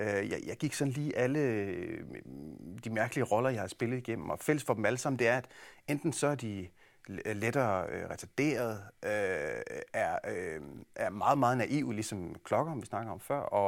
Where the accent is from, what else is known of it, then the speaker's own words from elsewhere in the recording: Herning, Central Denmark Region, Denmark; i Herning, hvor jeg kommer fra